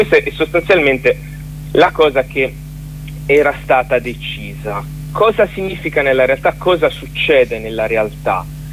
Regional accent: Apulia, Italy; Allora, io sono pugliese

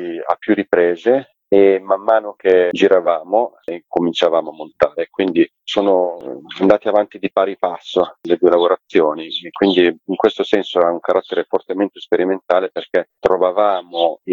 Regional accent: Saronno, Lombardy, Italy; a una decina di chilometri a nord di Milano, a Saronno, che è il mio paese natale.

